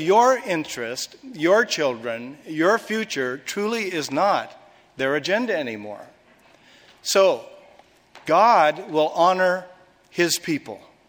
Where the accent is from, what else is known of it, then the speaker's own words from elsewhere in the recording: United States; America is in the crosshairs. We are the American people.